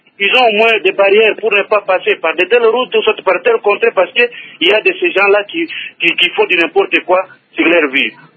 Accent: Katanga, DR Congo; chez nous au Katanga

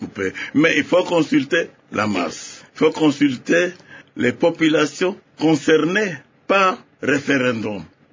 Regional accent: Katanga, DR Congo; born there; Je suis notable parce que je suis né au Katanga.

